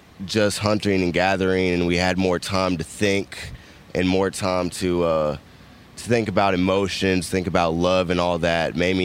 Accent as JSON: {"language": "English", "country": "United States", "tie": "born or raised there", "said": "I was growing up in America and murdering people is wrong."}